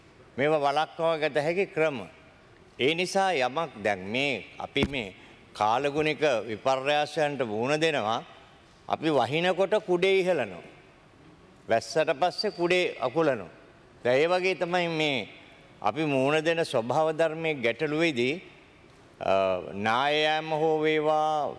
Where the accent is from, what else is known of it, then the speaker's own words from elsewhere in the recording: Southern Province, Sri Lanka; මම දකුණු පළාතේ කෙනෙක් හැටියට මම දන්නවා